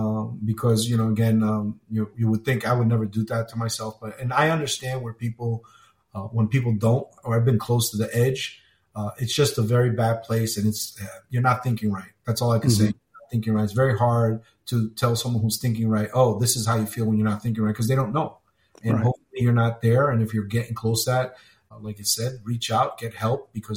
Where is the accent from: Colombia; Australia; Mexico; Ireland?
Colombia; now in United States; It just basically tells my story as how I came from Colombia, what I grew up